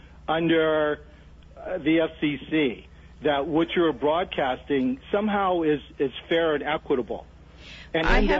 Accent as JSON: {"language": "English", "region": "Hawaii", "country": "United States", "said": "And I tell you, Bada, as a Hawaiian, I take offense"}